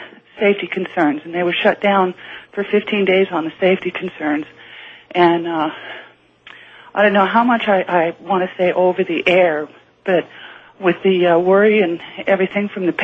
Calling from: Spokane, Washington, United States; I'm calling from Spokane, Washington.

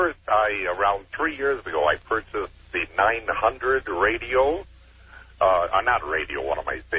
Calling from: Las Vegas, Nevada, United States; I'm calling from Lost Wages.

